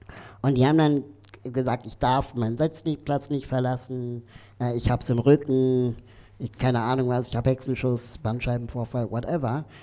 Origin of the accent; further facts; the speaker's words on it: Berlin, Germany; Ich bin hier in Berlin aufgewachsen, klein geblieben und kenne eigentlich keine andere Stadt ernsthaft.